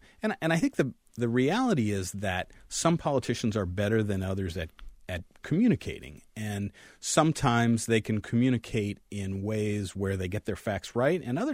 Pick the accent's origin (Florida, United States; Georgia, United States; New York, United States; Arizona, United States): Arizona, United States; Phoenix; When I was in – when I was growing up in Phoenix